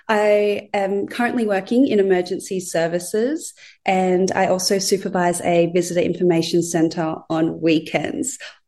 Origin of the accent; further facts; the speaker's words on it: Canberra, Australian Capital Territory, Australia; She comes from Antipolo, and my dad comes from Manila. But I was born and raised here, and growing up, I had the blessing of experiencing both worlds. So growing up in Australia with all the opportunities and freedom, but also growing up with Filipino values.